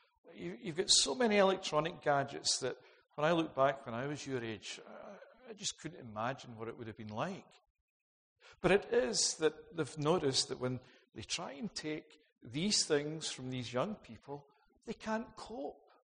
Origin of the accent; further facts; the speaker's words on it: Scotland, United Kingdom; I can remember growing up in Scotland